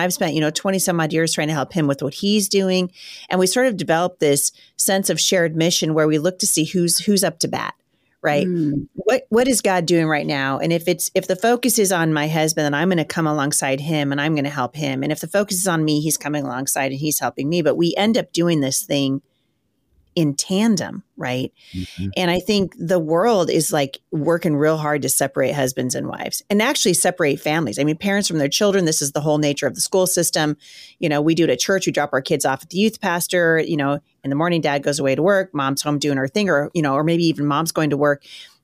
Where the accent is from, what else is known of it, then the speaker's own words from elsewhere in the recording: Ireland; I should have been Italian, but I'm Irish.